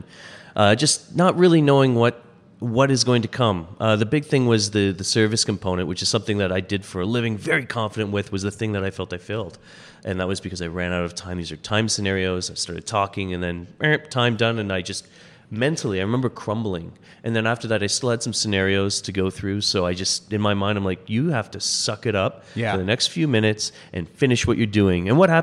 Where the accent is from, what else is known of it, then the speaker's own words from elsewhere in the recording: Windsor, Ontario, Canada; I came from Windsor, which is Essex County, which is the wine region of Lake Erie North Shore.